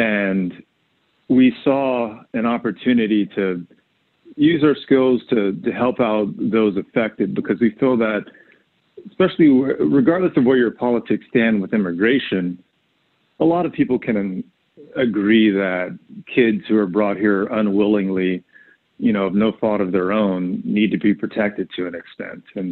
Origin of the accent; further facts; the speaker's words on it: California, United States; now in Los Angeles, United States; I'm originally from Los Angeles County. And I know that's kind of rare as far as LA is concerned, because everyone's from somewhere else usually. But I'm actually from